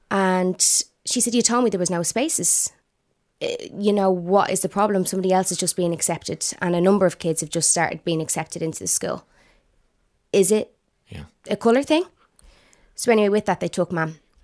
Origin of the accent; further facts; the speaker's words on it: Ireland; I never want to lose my Irish identity. I'm Irish.